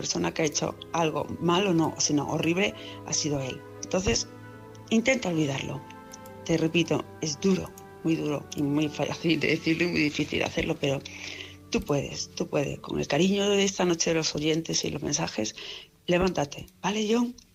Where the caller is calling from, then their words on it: Palma, Balearic Islands, Spain; de Palma de Mallorca.